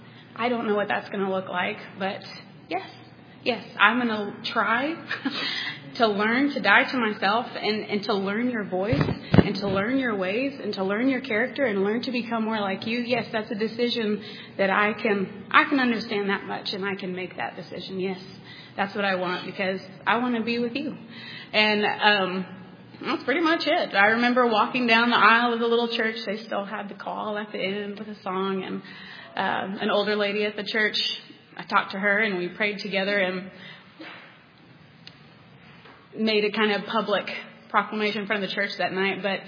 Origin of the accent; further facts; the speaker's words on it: Texas, United States; I grew up in Texas, and I was born into a Christian home.